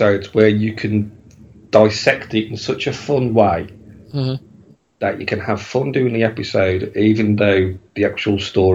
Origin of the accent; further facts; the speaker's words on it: England, United Kingdom; I'm from England, slap bang in the middle of the little old country.